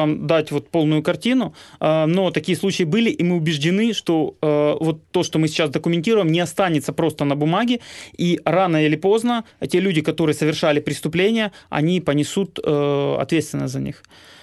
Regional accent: Alchevsk, Luhansk Oblast, Ukraine; Я могу описать ситуацию там, в городе Алчевске, откуда я родом

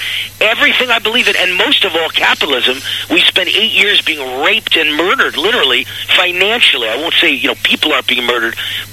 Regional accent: Mount Vernon, New York, United States; I was taught as a kid growing up on the Bronx borderline in a little town called Mount Vernon, New York.

